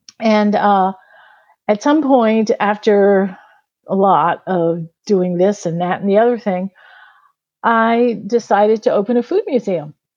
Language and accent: English; New Orleans, Louisiana, United States; Of course, I grew up in New Orleans, and you can't escape being interested in food if you're from New Orleans.